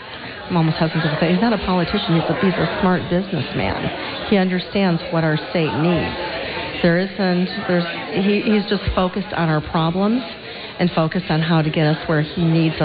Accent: Michigan, United States; I was born and raised in Macomb County and can't imagine living anywhere else.

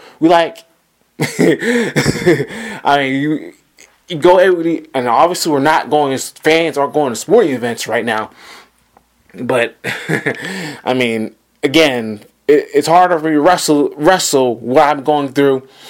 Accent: Georgia, United States; now in Manhattan, United States; Happening down south, obviously, Atlanta, my home state of Georgia.

